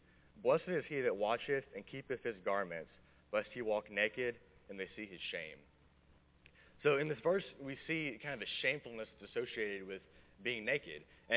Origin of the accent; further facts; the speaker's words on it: Texas, United States; There's a group of us every summer from my church, my hometown church in Texas